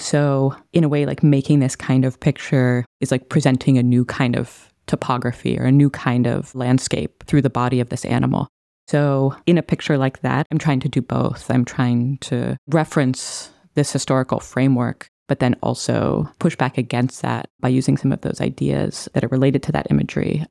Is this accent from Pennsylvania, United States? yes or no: yes; Pennsylvania, United States; now in California, United States; I grew up on the East Coast. I grew up in Pennsylvania. But I started making the work Deep Springs shortly after I moved to California, which was in 2012.